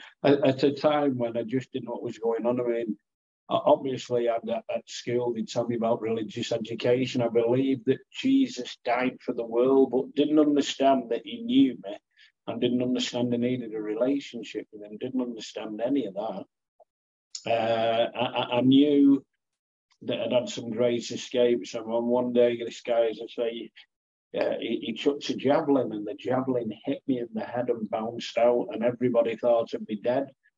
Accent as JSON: {"language": "English", "town": "Warrington", "region": "North West England", "country": "United Kingdom", "tie": "born or raised there", "said": "So I was born in Warrington and a lovely town. Warrington's a great town. Had a good upbringing there"}